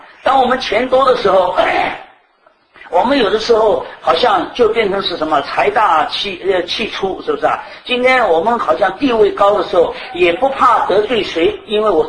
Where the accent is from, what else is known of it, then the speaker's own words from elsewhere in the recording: China; 这个结亲按照我中国人的想法